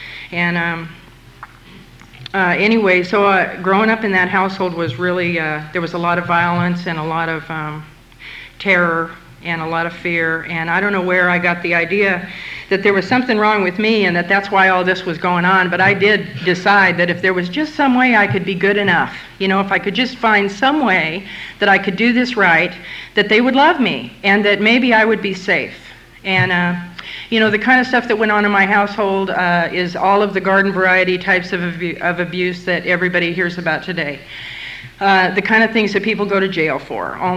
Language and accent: English; Montana, United States; Well, I grew up in Montana, in the country. I don't even have a high school education.